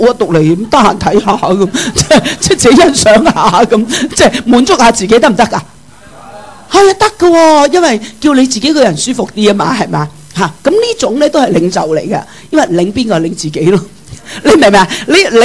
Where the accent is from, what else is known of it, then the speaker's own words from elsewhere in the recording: China; 咁仲有我哋中国人主观啦